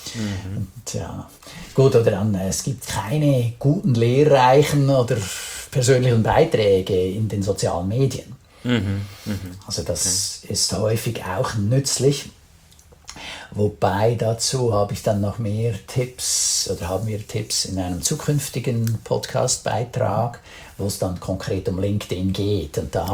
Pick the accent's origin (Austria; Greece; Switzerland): Switzerland; So, wow, man fühlt sich dann als Schweizer dann manchmal so ein bisschen vor den Kopf gestoßen.